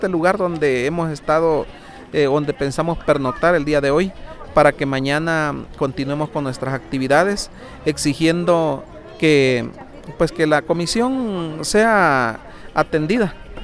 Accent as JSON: {"language": "Spanish", "country": "Mexico", "said": "como mexicanos podemos pararnos incluso en los últimos centímetros que nos corresponde como nuestra patria."}